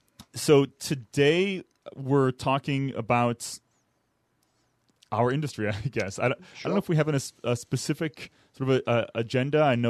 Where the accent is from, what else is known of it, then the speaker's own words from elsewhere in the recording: San Francisco, California, United States; from San Francisco.